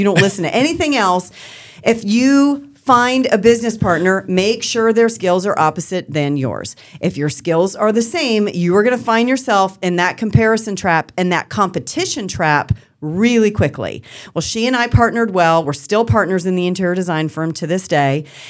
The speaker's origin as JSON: {"language": "English", "region": "Michigan", "country": "United States", "said": "I always joke, and I'm from originally from Michigan, and it is different in the North."}